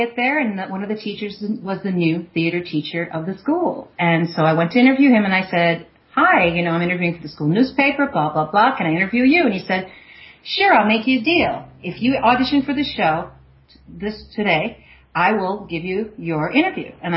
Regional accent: Chicago, Illinois, United States; I'm from Chicago originally

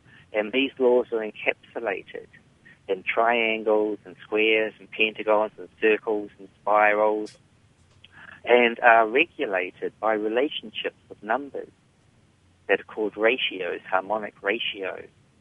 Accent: New Zealand; I grew up in the New Zealand country, and it was a very unusual upbringing. It was in a dysfunctional family.

